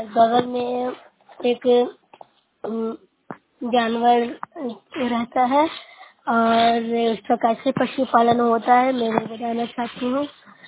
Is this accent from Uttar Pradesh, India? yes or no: no; Bihar, India; मैं नौसा प्रखंड से हूँ, जिला नालंदा से बोल रही हूँ।